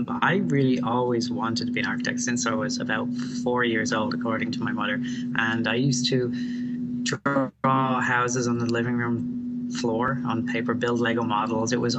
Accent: Dublin, Leinster, Ireland; And I grew up in Dublin, in suburban Dublin, and went to school in the center of Dublin

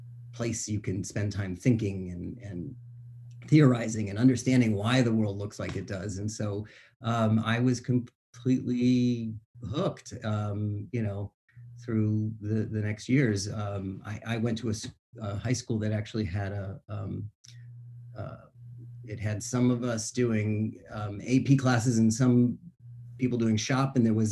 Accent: Florida, United States; also born or lived in Boston; My family's from New England. I was born in Boston. And when I was young, my dad was in the Army. We moved around a lot, and I ended up at a pretty young age down in Florida.

